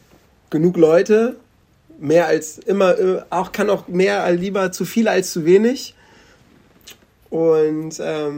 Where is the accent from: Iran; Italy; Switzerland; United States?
Italy; Catania, Sicily; Oh, das ist natürlich Sizilien, Catania, meine Heimat.